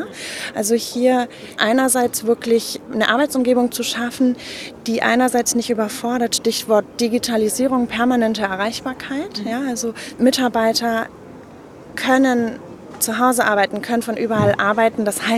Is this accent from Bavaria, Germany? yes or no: yes; Munich, Bavaria, Germany; born there; now in Cologne, Germany; ich bin gebürtige Münchnerin. In Köln im Exil lebe ich seit 10 Jahren.